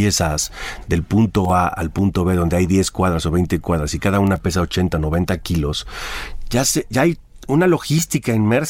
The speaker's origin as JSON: {"language": "Spanish", "region": "Jalisco", "country": "Mexico", "tie": "born or raised there", "said": "yo de niño en los Altos de Jalisco"}